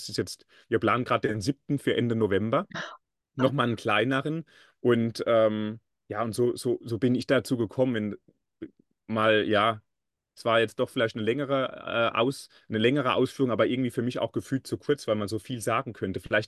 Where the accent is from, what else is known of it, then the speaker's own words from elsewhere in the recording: Hesse, Germany; in meinen Lebensort, wo ich als Hesse 30 Jahre gelebt habe